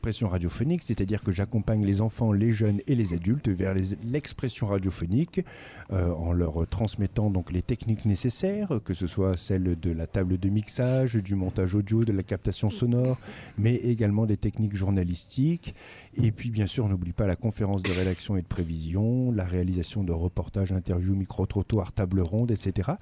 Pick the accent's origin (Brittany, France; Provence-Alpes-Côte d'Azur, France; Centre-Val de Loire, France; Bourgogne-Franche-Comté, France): Centre-Val de Loire, France; Fleury-les-Aubrais; also born or lived in Nantes; j'ai 46 ans, je suis né à Nantes, j'ai grandi à Fleury-les-Aubrais.